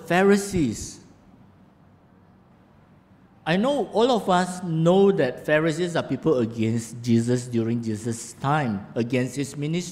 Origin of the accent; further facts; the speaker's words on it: Bintan Island, Riau Islands, Indonesia; This is a picture of the mountain from my hometown, Bintan Island. There's a Bintan Mountain.